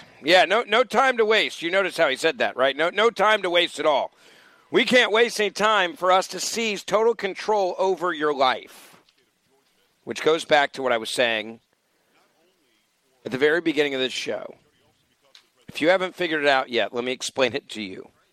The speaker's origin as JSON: {"language": "English", "town": "Memphis", "region": "Tennessee", "country": "United States", "tie": "born or raised there", "said": "just like my hometown of Memphis"}